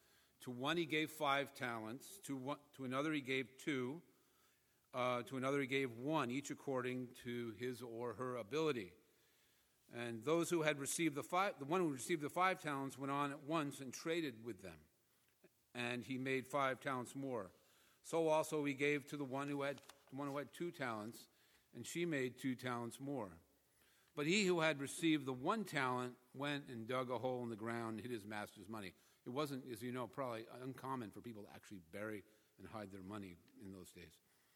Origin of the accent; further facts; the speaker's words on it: Katonah, New York, United States; when the Methodist minister in my hometown over the border in Katona did my brother's wedding